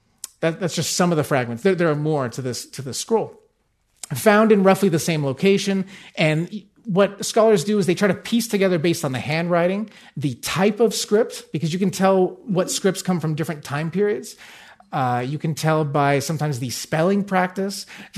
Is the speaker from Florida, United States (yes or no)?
no; California, United States; I can't believe I'm so Californian, I couldn't think of humidity.